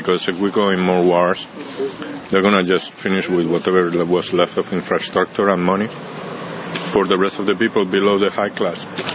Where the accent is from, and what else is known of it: South France, France; born or raised there; also born or lived in East Coast, United States